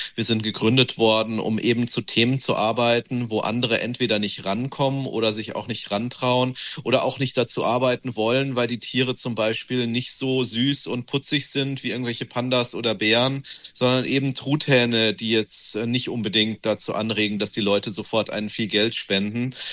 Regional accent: Bavaria, Germany; Ja, ich bin auch im Berchtesgadener Land aufgewachsen, also da, wo die Idylle angeblich am idyllischsten ist und die Wiesen am grünsten.

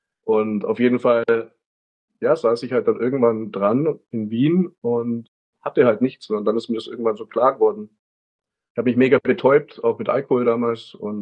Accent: Augsburg, Bavaria, Germany; Und ich bin halt dann damals in Zug eingestiegen von Augsburg, also meine Heimatstadt, nach Salzburg eben.

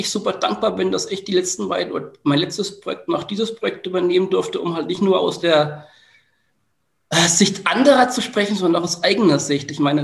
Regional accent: Bamberg, Bavaria, Germany; Ich bin ja immer noch auch in meiner Heimat ein Stück weit aktiv. Es ist so, dass ich meine Erfahrungen aus dem Projekt MIA mittlerweile auch ein Stück weit in Bamberg einbringe.

